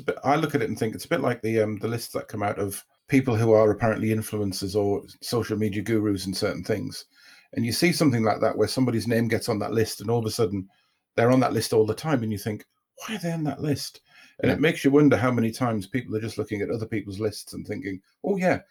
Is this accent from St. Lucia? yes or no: no; United Kingdom; I would say, first of all, we are British. You know, there's a natural cynicism in being British.